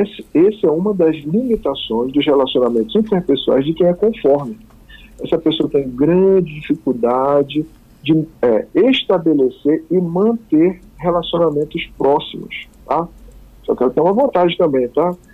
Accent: Brazil; o brasileiro sempre tem essa mania, dá um jeitinho, a gente é mais caliente, né? Uhum. A gente é sul-americano, né?

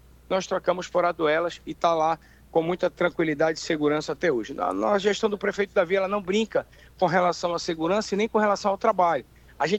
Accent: Amazonas, Brazil; born there; Nós nascemos no Morro da Liberdade, que era uma comunidade de Invasão.

